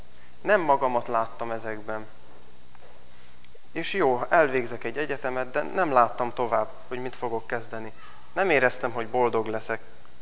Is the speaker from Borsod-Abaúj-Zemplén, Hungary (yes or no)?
no; Mátranovák, Nógrád, Hungary; egy nagyon aranyos bácsi volt a plébános otthon Mátranovákon